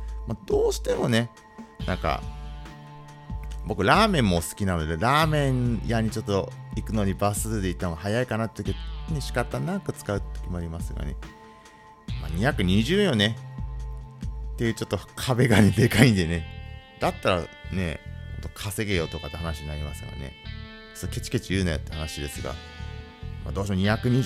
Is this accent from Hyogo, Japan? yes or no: no; Ibaraki, Japan; 田舎逆なんですよね。地元の茨城とかは後ろから乗って前から降りるみたいな。